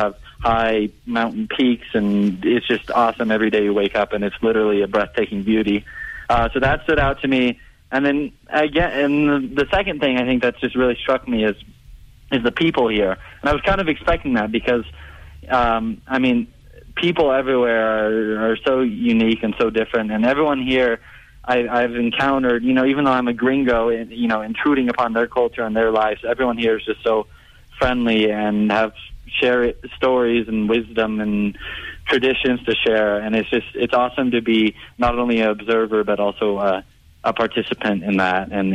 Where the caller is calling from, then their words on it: Peru; Hi, I'm calling actually from Peru right now